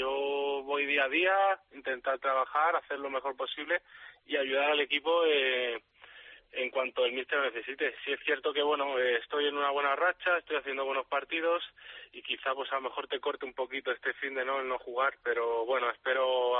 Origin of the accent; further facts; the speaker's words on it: Madrid, Community of Madrid, Spain; also born or lived in China; quería un equipo de Madrid, quería estar aquí en casa con la familia